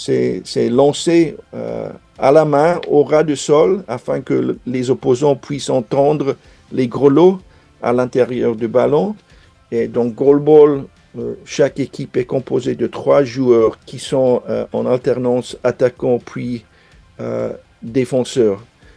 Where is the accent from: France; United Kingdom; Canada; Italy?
United Kingdom; Wales; French is a second language; chez nous, au Pays de Galles, il n'y avait pas d'entraîneur de goalball.